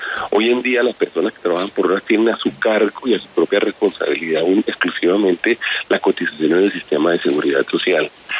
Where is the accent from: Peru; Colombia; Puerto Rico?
Colombia; Nosotros no podemos estar satisfechos como colombianos